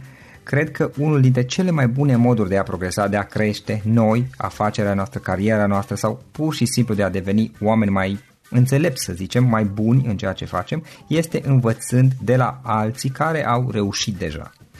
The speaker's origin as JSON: {"language": "Romanian", "town": "Cluj-Napoca", "region": "Cluj County", "country": "Romania", "said": "sunt aici de la Cluj."}